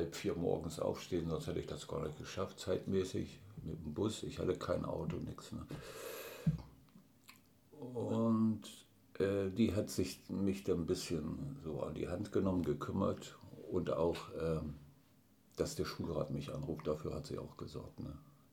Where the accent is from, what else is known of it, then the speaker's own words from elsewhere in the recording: Bleckede, Lower Saxony, Germany; born there; Geboren, ja. In Bleckede an der Elbe, Kreis Lüneburg, am 12. Dezember 1953.